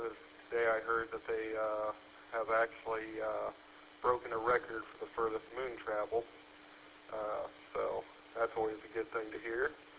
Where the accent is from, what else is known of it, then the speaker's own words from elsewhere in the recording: Van Wert, Ohio, United States; now in Saginaw, United States; I'm actually from Van Wert, Ohio, but I'm currently staying at the hotel here in Saginaw.